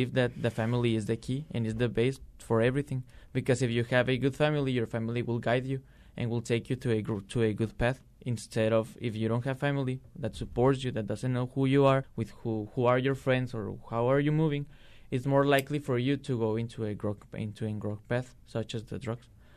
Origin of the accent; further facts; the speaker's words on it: Ciudad Juárez, Chihuahua, Mexico; We come from Ciudad Juarez, which is bordered with El Paso, Texas. Ciudad Juarez is on the north side of the country